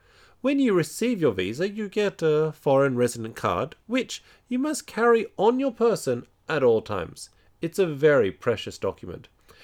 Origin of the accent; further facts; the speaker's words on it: South Korea; now in Pennsylvania, United States; live in Pennsylvania now, and I'll be working as a researcher for Penn State University. But I'm originally from South Korea.